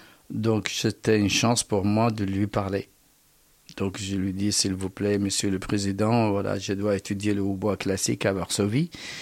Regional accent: Basra, Basra Governorate, Iraq; now in France; Je suis de Bassora, du sud de l'Irak. Bassora, c'est le seul port ouvert de l'Irak vers le monde entier. Et c'est la ville de Sinbad le marin.

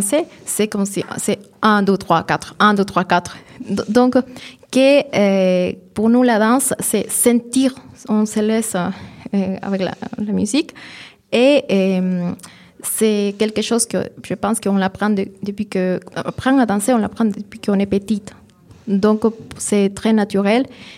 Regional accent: Peru; now in France; par rapport à l'Amérique du Sud ou par rapport à chez moi, ou le Pérou

